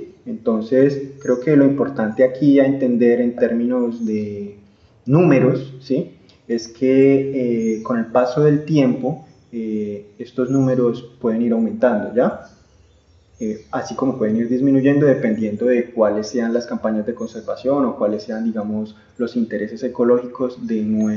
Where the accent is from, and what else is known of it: Colombia